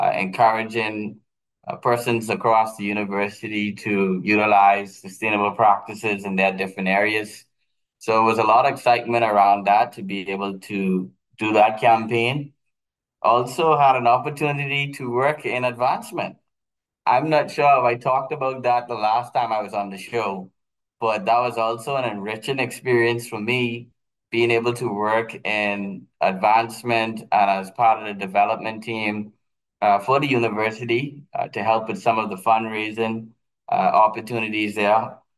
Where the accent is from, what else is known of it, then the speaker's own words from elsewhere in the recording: Eleuthera, Bahamas; I'm from Eleuthera, grew up here. My family's from here. My mother's side of the family's from here.